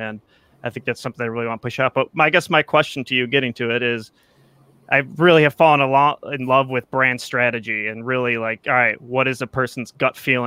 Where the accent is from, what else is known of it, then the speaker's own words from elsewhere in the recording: Buffalo, New York, United States; Oh, and to disappoint you, I'm from Buffalo, by the way.